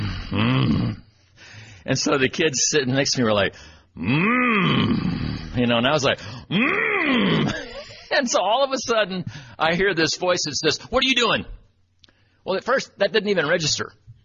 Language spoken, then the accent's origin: English; Abilene, Texas, United States; came back to my hometown here of Abilene and went to graduate school.